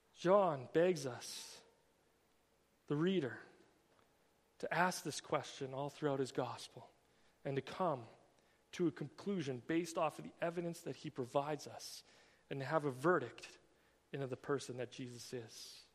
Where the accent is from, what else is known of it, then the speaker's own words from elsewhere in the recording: Canada; we all kind of stood behind that proudly and were like, "Yeah, I am Canadian, right on.